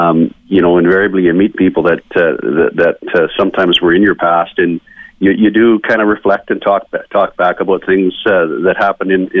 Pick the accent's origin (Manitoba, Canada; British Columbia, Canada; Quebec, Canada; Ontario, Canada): Manitoba, Canada; Flin Flon; Well, I grew up in Flin Flon, Manitoba, which was a tremendous environment to grow up in as a young boy. I was born in the late 50s, so I'm 61. I played all my minor hockey there, junior hockey with the Flin Flon Bombers for 3 years.